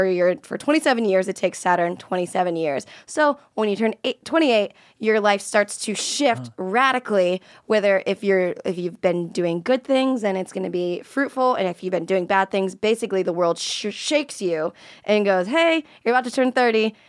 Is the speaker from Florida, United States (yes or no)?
yes; Florida, United States; I was from Florida, and if I would have stayed in Florida, that's kind of the trajectory.